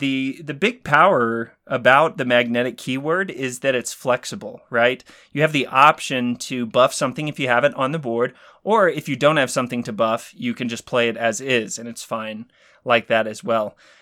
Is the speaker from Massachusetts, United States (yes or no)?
no; Dallas, Texas, United States; So I grew up in the Dallas area, and my parents are still out there